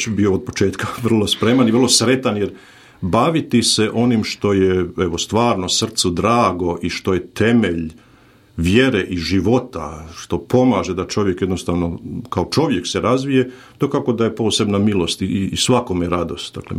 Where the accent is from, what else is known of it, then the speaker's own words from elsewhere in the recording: Zagreb, City of Zagreb, Croatia; born there; also born or lived in Austria; Ja sam rođen u Zagrebu, onda sam odrastao, velik dio svoga školovanja sam proveo u Austriji, puni biblijski broj od 7 godina